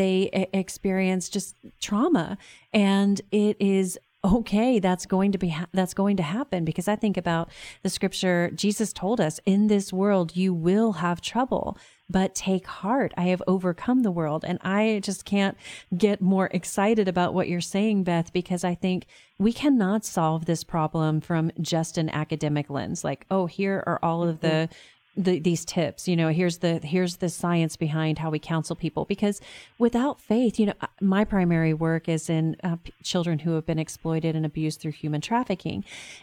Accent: Texas, United States; I'm from Texas, and I have not had a fellow Texan win yet.

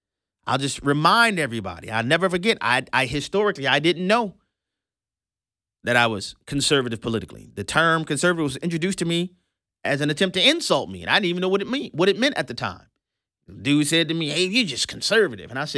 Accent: United States; As an American who loves our country, I want to have, for example, a competent and functional Congress.

